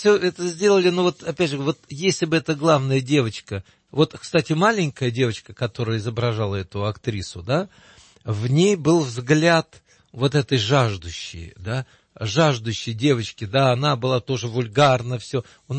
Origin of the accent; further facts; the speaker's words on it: Voronezh, Voronezh Oblast, Russia; now in Moscow, Russia; Я сам приехал из Воронежа, это правда большой город у нас считается, но я сам оттуда приехал в Москву